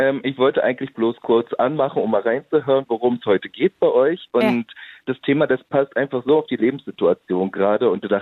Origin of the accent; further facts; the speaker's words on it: Hoyerswerda, Saxony, Germany; Also ganz ursprünglich komme ich aus Hoyerswerda, das ist in Sachsen.